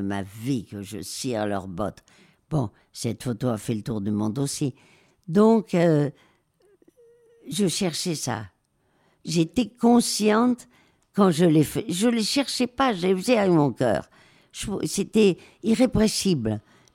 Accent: Madrid, Community of Madrid, Spain; mon enfance à Madrid.

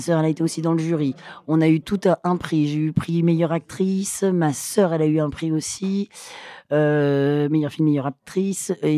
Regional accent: Occitanie, France; Ouais, on vient des Cévennes du côté d'Alès, Anduze, okay. donc vraiment complètement perdu.

